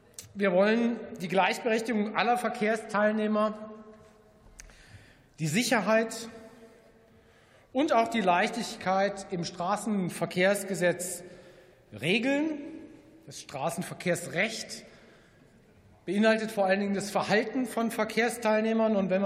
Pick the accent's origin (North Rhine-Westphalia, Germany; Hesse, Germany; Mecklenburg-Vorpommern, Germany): Hesse, Germany; Fulda; weil in meiner Heimatstadt Fulda merke ich